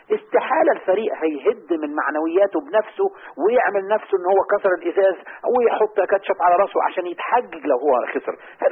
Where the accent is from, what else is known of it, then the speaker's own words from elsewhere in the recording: Egypt; فقالوا أنت مصري؟ قلت لهم أيوة أنا مصري